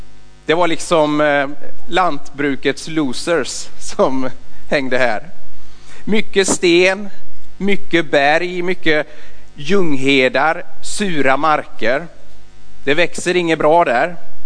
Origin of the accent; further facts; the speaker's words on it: Hjällby, Västra Götaland County, Sweden; Min pappa, han är sjätte generationen jordbrukare som plöjer och harvar och sår på gården hemma i Hjällby.